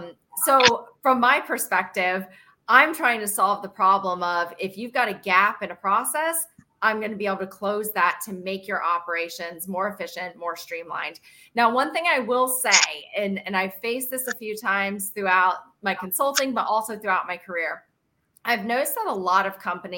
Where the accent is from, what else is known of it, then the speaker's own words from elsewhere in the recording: North Carolina, United States; And I'm also from Western North Carolina, which has the area code of 828.